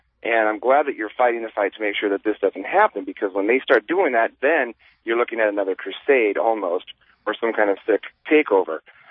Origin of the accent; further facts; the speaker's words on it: Iowa, United States; That's from my home state of Iowa there that's happening.